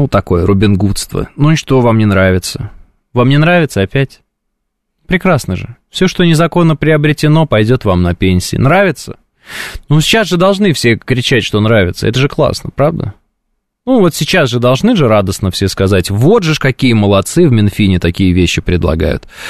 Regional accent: Oral, West Kazakhstan Region, Kazakhstan; Я из казаков, и мои предки жили там, где рабства не было. Ну, если что, я с Яика. И я из Яицкого городка, который назван Уральском.

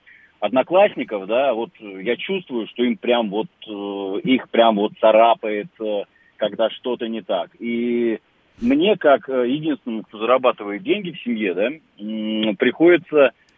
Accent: Moscow, Russia; Я из Москвы, да?

